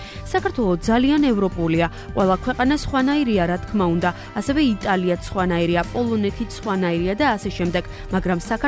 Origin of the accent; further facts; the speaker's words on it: Czechia; მე ჩეხეთიდან ვარ